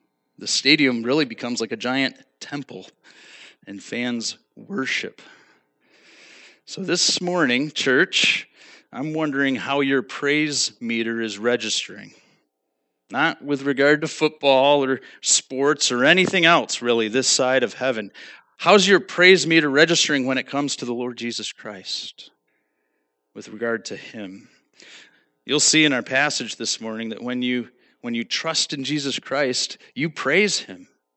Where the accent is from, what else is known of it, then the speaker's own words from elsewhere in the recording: New York, United States; Well, I grew up in Western New York in a small town near Buffalo. I studied at the University at Buffalo, and then I lived in the city there for a few years.